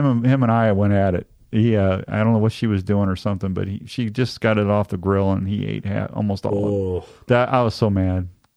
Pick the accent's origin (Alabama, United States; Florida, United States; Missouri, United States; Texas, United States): Missouri, United States; St. Louis; moved away as an adult; now in Des Moines, United States; I never heard of it growing up in St. Louis. We had malls and.